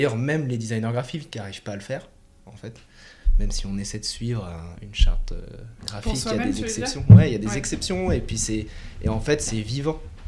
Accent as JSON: {"language": "French", "country": "France", "moved": "yes", "said": "ça fait longtemps qu'on est parti de France"}